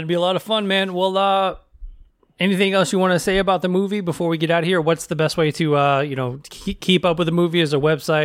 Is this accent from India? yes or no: no; Owensboro, Kentucky, United States; I grew up in the Owensboro, Kentucky area when I was really little